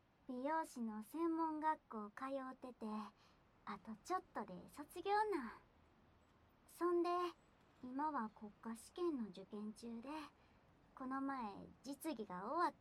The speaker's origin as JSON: {"language": "Japanese", "region": "Kansai", "country": "Japan", "said": "うち関西出身なんです。こっちにいる間はこっちの言葉を使うようにしてるんやけど、使い分けがややこしゅうって。"}